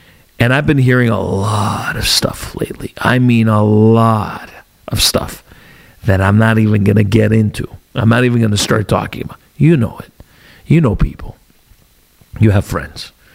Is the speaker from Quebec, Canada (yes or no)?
yes; Montreal, Quebec, Canada; when I was growing up in East End of Montreal, in Rosemont, near the Olympic Stadium